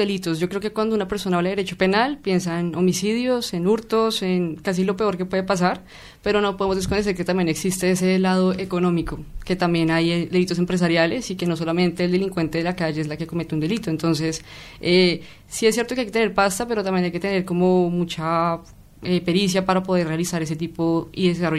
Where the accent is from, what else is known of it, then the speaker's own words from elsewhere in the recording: Bogotá, Colombia; Soy de Colombia, de Bogotá.